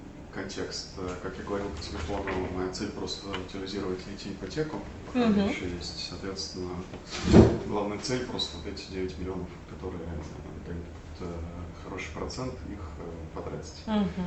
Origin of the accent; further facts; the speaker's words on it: Moscow, Russia; Потому что мы сами из Москвы